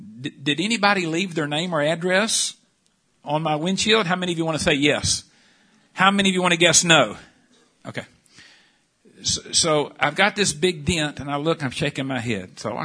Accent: Houston, Texas, United States; I'm a preacher from Houston.

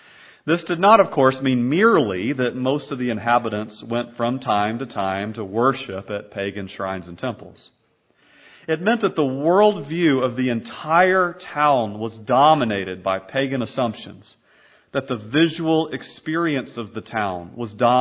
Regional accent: the South, United States; Growing up in the South, I lived in a city that was very church-friendly. Stores were closed on Sundays, I remember, when I was especially young.

